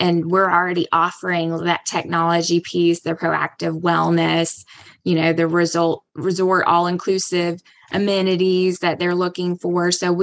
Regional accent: North Carolina, United States; I'm from North Carolina, so I'm a little biased.

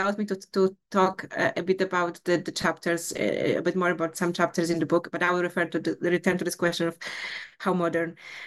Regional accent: Poland; English is a second language; the woman that I asked immediately heard my accent and asked, where you come from? I said, from Poland.

